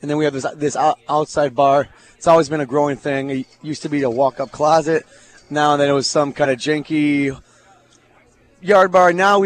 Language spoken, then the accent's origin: English; Detroit, Michigan, United States; now in Savannah, United States; I'm born and raised in the Motor City, living down here in Savannah.